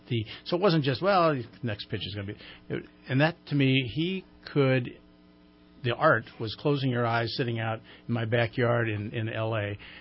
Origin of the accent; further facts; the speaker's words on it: West Coast, United States; I just remember as a kid, I grew up on the West Coast